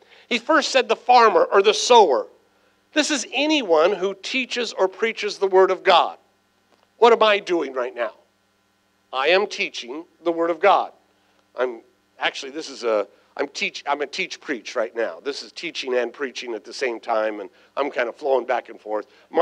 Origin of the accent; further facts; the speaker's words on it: San Diego, California, United States; I was raised right here in San Diego.